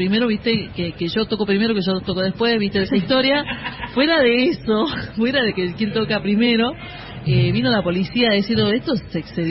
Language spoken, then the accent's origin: Spanish; Iruya, Salta, Argentina; born there; de Iruya, que queda en una comunidad que se llama Finca Santiago al Este.